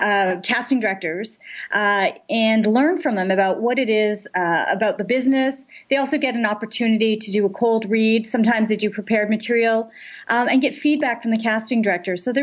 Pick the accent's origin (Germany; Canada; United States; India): Canada; Toronto, Ontario; We're both from Toronto.